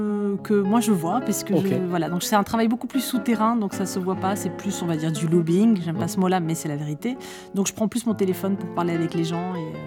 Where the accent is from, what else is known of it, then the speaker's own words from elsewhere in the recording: Marseille, Provence-Alpes-Côte d'Azur, France; mon enfance et mes études littéralement de guitare quand j'étais jeune élève à Marseille au conservatoire